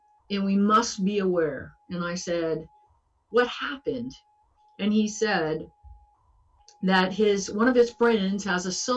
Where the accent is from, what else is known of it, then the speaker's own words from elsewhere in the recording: Deep South, United States; you all know I'm from the Deep South, 8 generations there.